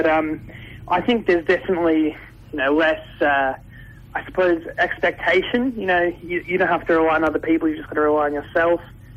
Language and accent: English; Gold Coast, Queensland, Australia; now in Brisbane, Australia; I grew up on the Gold Coast. I live in Brisbane now.